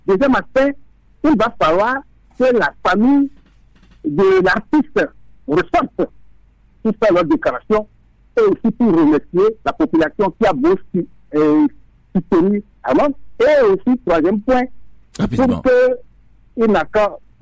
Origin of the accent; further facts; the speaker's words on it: Togo; Si nous sommes togolais et que nous sortons pour aller à l'extérieur, vous allez dire que vous êtes togolais encore?